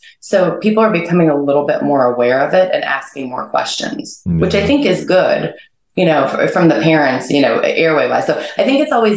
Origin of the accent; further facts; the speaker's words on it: Erie, Pennsylvania, United States; I went to Allegheny College, and in my hometown of Erie, Pennsylvania, there were three brothers, and they all went to Allegheny